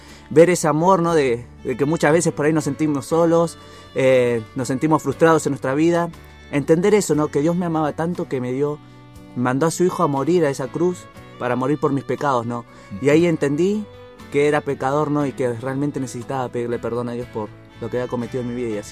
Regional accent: Buenos Aires, Argentina; Argentina, pero nos vinimos a Buenos Aires por este tema que tuvo mi madre con mi padre. Estuvimos creciendo, nos crió ahí en Buenos Aires.

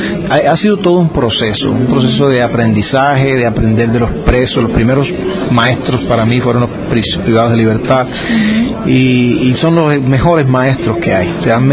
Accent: Colombia; Bueno, yo soy de Colombia.

